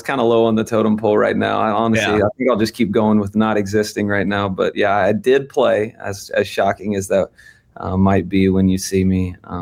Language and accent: English; Knoxville, Tennessee, United States; I grew up in Knoxville, so used to the big kind of college town.